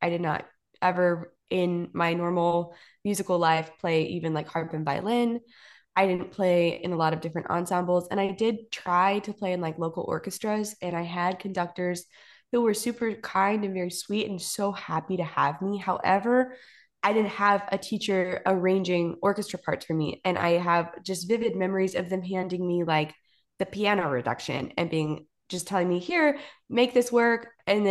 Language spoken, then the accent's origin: English; Texas, United States; So I am from East Texas. Ariana's from Austin. I am from East Texas and I love East Texas.